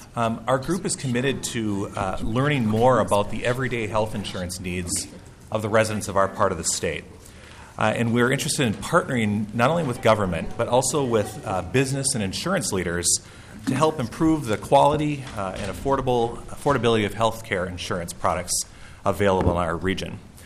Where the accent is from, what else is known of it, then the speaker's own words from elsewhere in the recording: Princeton, Minnesota, United States; I'm actually a Central Minnesota boy. I was raised in Princeton, Minnesota, about 15 miles north of here. Graduated from Princeton High School.